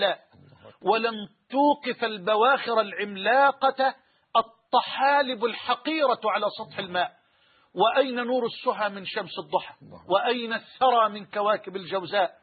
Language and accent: Arabic; Egypt; أن نستدعي سفير الدنمارك عندنا في مصر مثلا